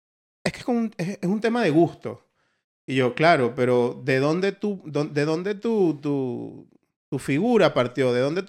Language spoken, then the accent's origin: Spanish; Venezuela; el venezolano, marico, ¿cuál es el venezolano que más cae mal entre nosotros?